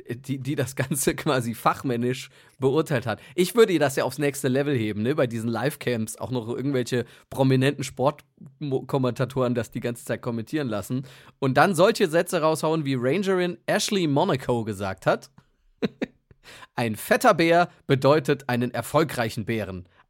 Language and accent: German; Saarland, Germany; ich komme ja aus dem Saarland.